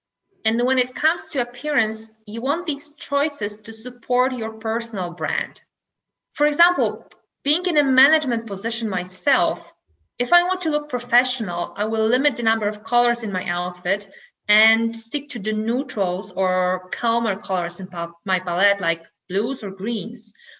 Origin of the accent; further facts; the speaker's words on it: Poland; English is a second language; I was about to move back to my home country, Poland